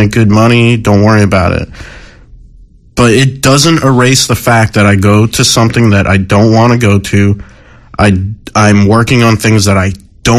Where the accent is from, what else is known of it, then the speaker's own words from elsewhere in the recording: Pennsylvania, United States; I remember this story as a kid growing up in Pennsylvania.